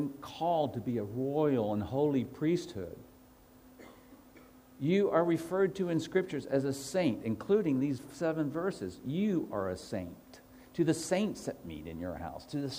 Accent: United States; I try not to I'm American, so I try not to talk about stuff.

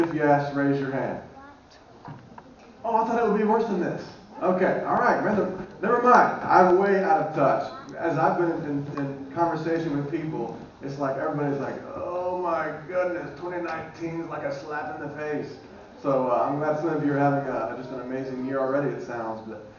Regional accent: Southern United States, United States; even though I am from the South in the U.S.

